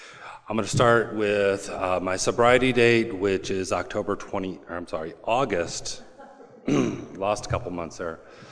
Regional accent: Atlanta, Georgia, United States; I'm from Atlanta. My home group is the Lowburn Third Tradition Group in Lowburn, Georgia.

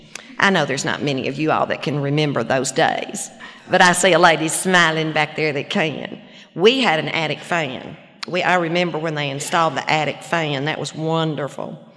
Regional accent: Little Rock, Arkansas, United States; I was born and raised in Little Rock, and I came from an average middle-class family.

